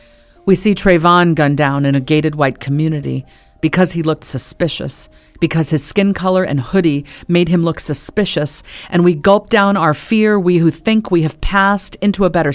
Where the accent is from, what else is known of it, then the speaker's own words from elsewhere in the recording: United States; I'm so American, it hurts. You know, I come from people who survived what America did to them. And I'm proud to be here and to live here